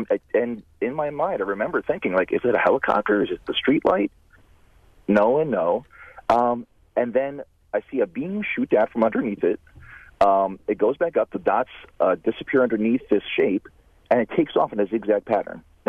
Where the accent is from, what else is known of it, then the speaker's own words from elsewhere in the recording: New Jersey, United States; My experience was I grew up in New Jersey, and when I was around 10 years old, in the fifth grade